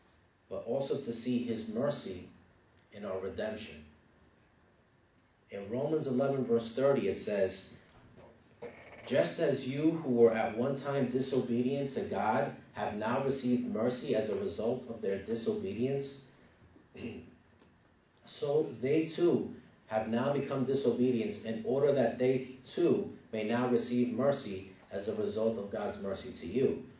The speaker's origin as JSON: {"language": "English", "town": "New York City", "region": "New York", "country": "United States", "tie": "born or raised there", "said": "I grew up in the Bronx. My parents are Hispanic."}